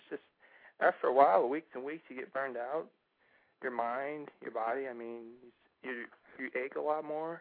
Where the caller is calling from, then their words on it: St. Louis, Missouri, United States; St. Louis.